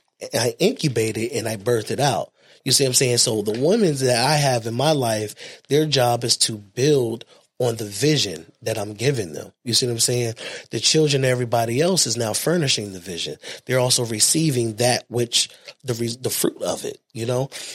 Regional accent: Harlem, New York, United States; I'm from Harlem, so it's about clothes.

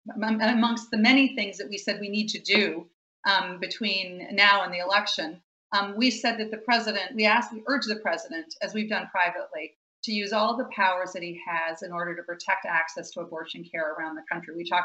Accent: Minnesota, United States; but also, like, for example, in my home state of Minnesota

